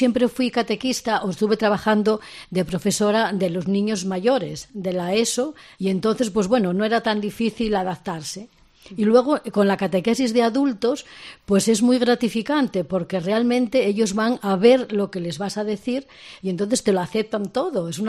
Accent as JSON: {"language": "Spanish", "town": "Almuña", "region": "Asturias", "country": "Spain", "tie": "born or raised there", "said": "Primero en mi pueblo, que era Almuña, y luego formando parte de la catequesis de la parroquia."}